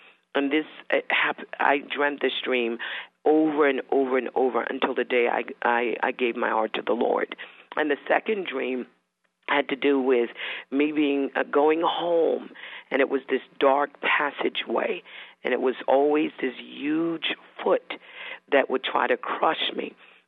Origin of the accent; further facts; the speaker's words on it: Bermuda; born there; I was born in Bermuda.